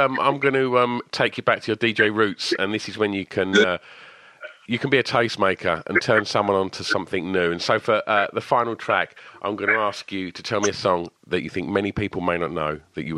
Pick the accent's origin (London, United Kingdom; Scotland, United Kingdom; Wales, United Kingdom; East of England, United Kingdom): East of England, United Kingdom; I'm from Essex